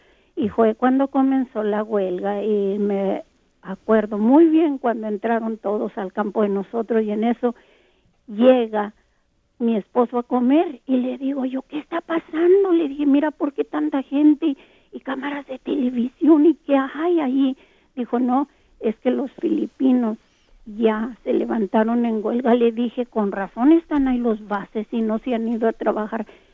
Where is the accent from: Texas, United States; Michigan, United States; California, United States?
Texas, United States; moved away; yo soy del estado de Texas, nacida y criada allá, pero tengo ya 40 y tantos años aquí.